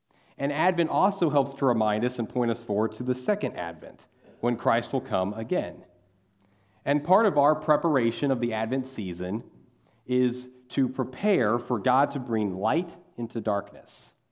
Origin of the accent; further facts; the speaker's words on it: Kansas, United States; I grew up in Kansas. We're the capital of flyover country